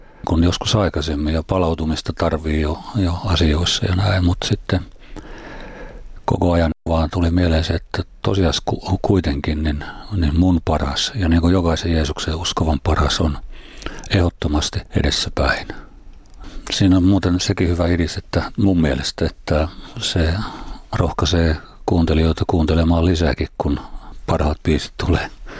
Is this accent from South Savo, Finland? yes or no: yes; Haukivuori, South Savo, Finland; now in Kerava, Finland; Alun alkaen on lähtenyt Haukivuorelta. Sehän on tietysti Mikkelin ja Pieksämäen välillä.